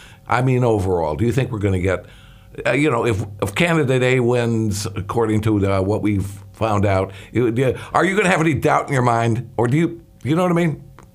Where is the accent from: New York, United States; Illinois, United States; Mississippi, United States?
Illinois, United States; Chicago; I come from the Chicago area